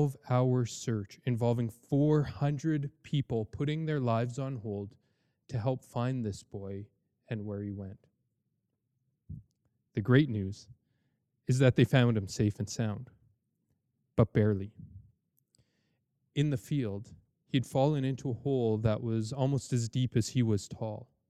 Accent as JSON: {"language": "English", "town": "Edmonton", "region": "Alberta", "country": "Canada", "said": "I'm from Edmonton, so I think that's why it's caught my eye."}